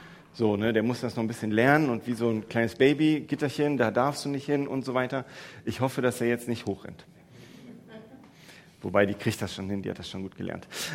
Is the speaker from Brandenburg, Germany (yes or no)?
no; Mettmann, North Rhine-Westphalia, Germany; Weil ich bin ja gar nicht aus Duisburg, ich bin aus Mettmann, lebe dort mit Frau und zwei von drei Kindern.